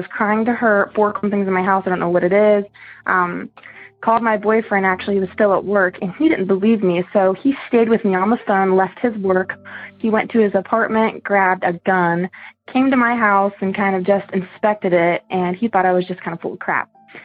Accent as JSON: {"language": "English", "town": "Howard", "region": "Ohio", "country": "United States", "said": "I'm from Howard, Ohio."}